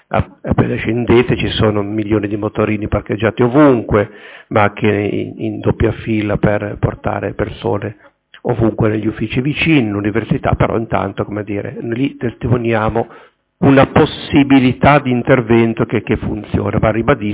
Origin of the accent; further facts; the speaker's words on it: Genoa, Liguria, Italy; io sono di Sestri Ponente e conosco meglio altre zone della città